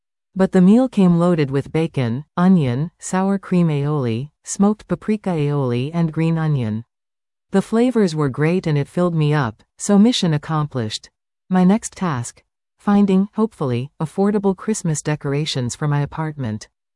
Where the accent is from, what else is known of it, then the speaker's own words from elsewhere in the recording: Sault Ste. Marie, Ontario, Canada; my hometown of Sault Ste. Marie has a significant Croatian presence.